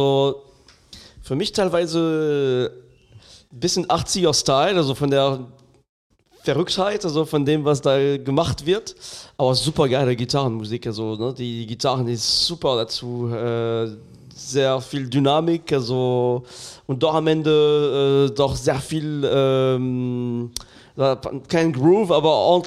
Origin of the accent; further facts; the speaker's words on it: France; Ich komme aus Frankreich